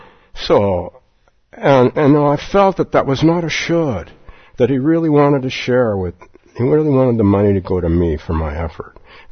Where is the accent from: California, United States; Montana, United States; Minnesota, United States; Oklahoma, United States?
California, United States; Palo Alto; I grew up in Palo Alto, and my teacher wanted me to open a sitting group there